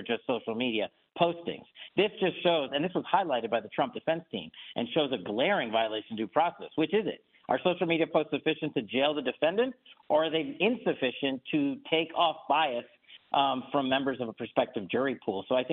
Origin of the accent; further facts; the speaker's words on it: New York, United States; And look, I'm originally from New York. A lot of my guys and friends are still on the NYPD, just like yours.